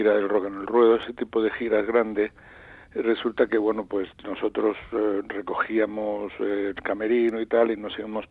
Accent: Granada, Andalusia, Spain; es uno de los hitos culturales de mi tierra, de Granada

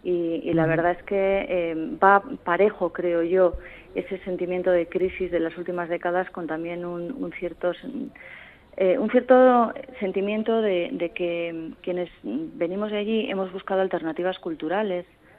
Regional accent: Llodio, Basque Country, Spain; also born or lived in Bilbao; yo nací en Bilbao. Lo que ocurre es que me crié, me eduqué en Llodio, salvo los estudios musicales, que ya los llevaba a cabo en el conservatorio en Bilbao, pero toda mi infancia y mi adolescencia está ligada a Llodio.

